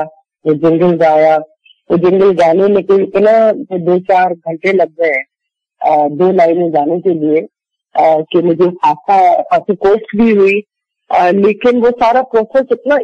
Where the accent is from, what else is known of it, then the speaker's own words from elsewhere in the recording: Karachi, Sindh, Pakistan; moved away; also born or lived in Dhaka / Kabul; پیدائش میری ڈھاکہ کی ہے، لیکن تقریباً کوئی 2-3 سال کی عمر میں family move back to Karachi.